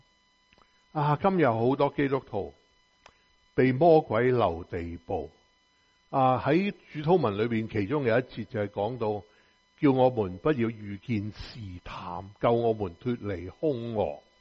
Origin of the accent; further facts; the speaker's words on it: China; 咁当然我是中国人，男人就没什么在家玩车的。